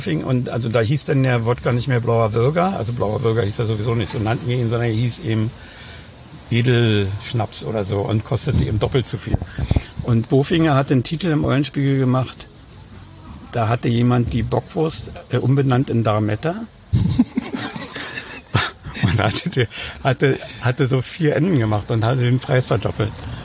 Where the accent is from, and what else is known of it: Berlin, Germany; accent: Berlin